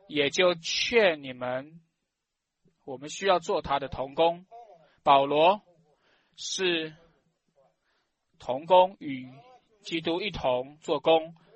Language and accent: Chinese; United States; now in Russia; 旁边都是俄国人，我是个美国人